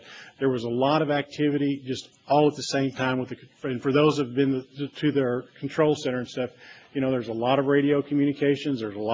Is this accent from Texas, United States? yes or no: yes; Texas, United States; I mean, from where I come from Texas, we use even a much higher temperature than